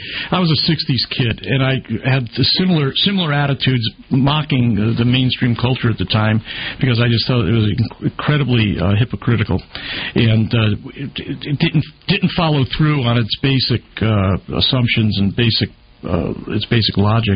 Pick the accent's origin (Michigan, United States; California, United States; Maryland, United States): Michigan, United States; Detroit; I'm from, you know, I'm from Detroit. We don't do that kind of thing.